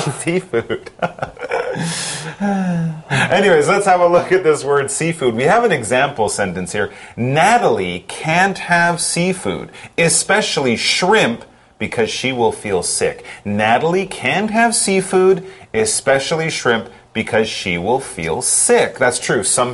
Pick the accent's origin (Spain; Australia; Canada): Canada; now in United States; Well, Chris, originally I'm from Canada. I was born there, but of course now I live here.